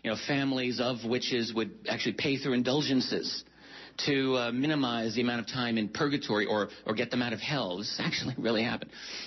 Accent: Northeast, United States; Those are my people. I'm from the Northeast.

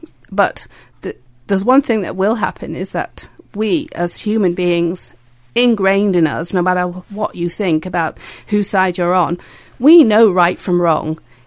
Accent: Bahrain; I was brought up in Bahrain. I lived in Bahrain, and I lived next door to a Shia village.

